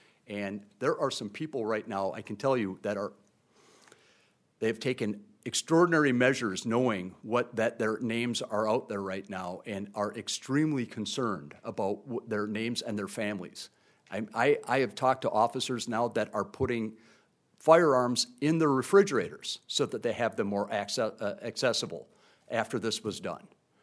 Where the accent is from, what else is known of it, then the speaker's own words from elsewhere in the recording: Waseca, Minnesota, United States; I always look things from my home base, and I grew up in Waseca.